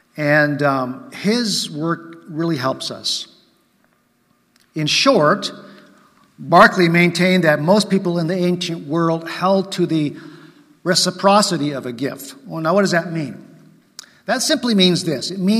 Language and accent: English; Japan; I mean, I grew up in Japan, and that was very true, right?